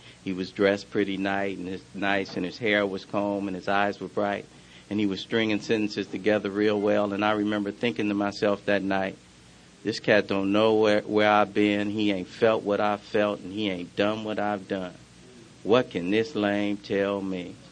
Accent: Los Angeles, California, United States; You know, I grew up in South Central L.A., hard to watch. You know, I come from a large family, six boys in my family.

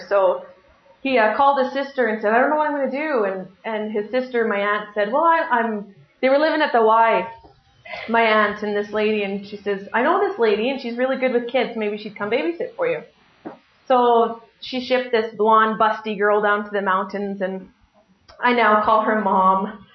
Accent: Crowsnest Pass, Alberta, Canada; born there; Okay, so I was born in the Crow's Nest Pass.

